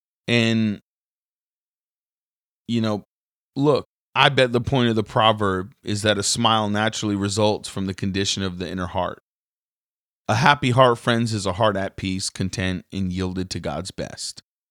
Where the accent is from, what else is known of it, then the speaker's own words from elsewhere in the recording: New England, United States; I come from New England, right? It's like you don't really talk to people.